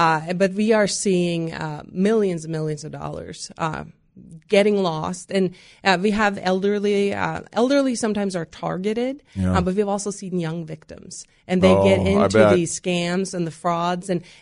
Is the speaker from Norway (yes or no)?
yes; Norway; English is a second language; moved away as an adult; now in United States; I grew up in Norway and I came here for college.